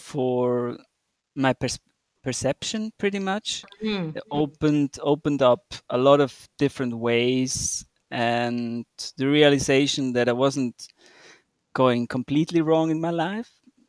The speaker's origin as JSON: {"language": "English", "country": "Switzerland", "said": "I'm from Switzerland. I'm 35 and I live a very easy life in Switzerland."}